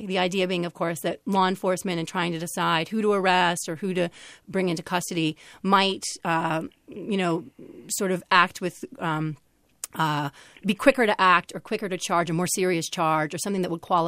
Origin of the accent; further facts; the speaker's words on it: New York, United States; my home state of New York